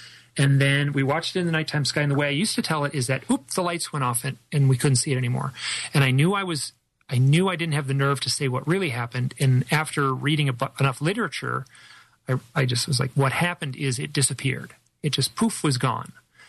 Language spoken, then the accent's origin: English; Michigan, United States; Beautiful autumn in the Midwest. I grew up in Michigan.